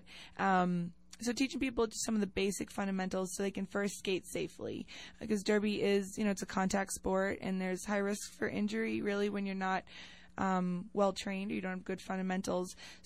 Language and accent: English; Massachusetts, United States; I grew up in Massachusetts, north of Boston, went to school in New Hampshire, lived out in Western Mass for 4 years